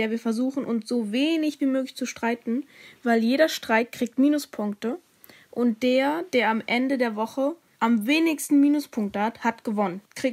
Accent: Berlin, Germany; Und wir kommen aus Berlin, Prenzlauer Berg.

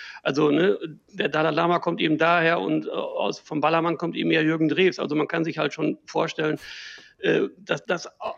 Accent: North Rhine-Westphalia, Germany; und ich bin im Ruhrgebiet groß geworden

